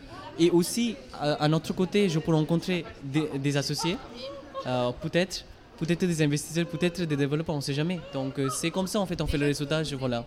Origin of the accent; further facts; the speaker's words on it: India; French is a second language; now in France; Avec mon accent, tout pour comprendre que je ne suis pas français. je viens d'Inde, donc quand je suis arrivé en France, c'était très compliqué pour moi de m'intégrer parce que je ne parlais pas la langue